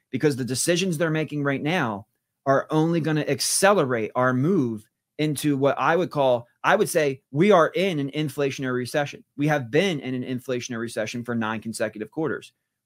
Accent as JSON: {"language": "English", "country": "United States", "said": "because I'm an American, and I think the death of the dollar would introduce a lot of risk into my life"}